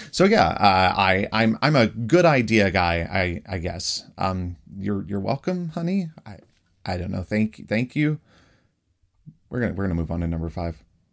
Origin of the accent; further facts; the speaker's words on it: Tennessee, United States; I'm from Tennessee. I'm used to the heat